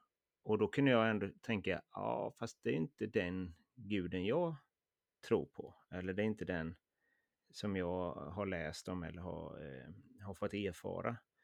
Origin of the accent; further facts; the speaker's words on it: Värnamo, Jönköping County, Sweden; Jag var hemma i Värnamo, där jag kommer ifrån.